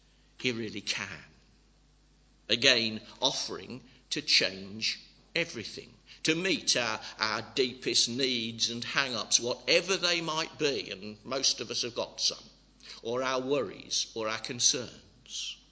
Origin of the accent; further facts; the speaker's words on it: England, United Kingdom; you can tell from the way you speak, you can tell I come from the Midlands